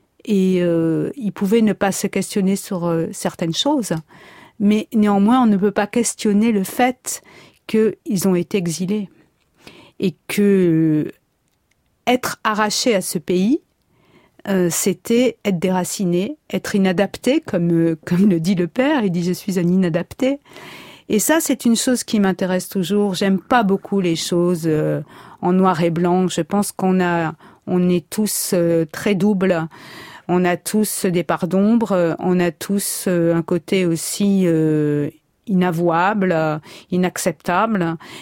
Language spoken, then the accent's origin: French; Marseille, Provence-Alpes-Côte d'Azur, France; Mon père, donc, était pied noir. J'ai grandi à Marseille.